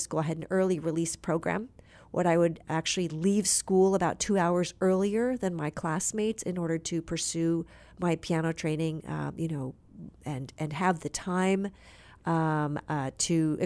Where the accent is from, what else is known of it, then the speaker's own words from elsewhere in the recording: Bethesda, Maryland, United States; I grew up in Bethesda, Maryland, where many of the diplomatic corps would reside, and I went to Walt Whitman High School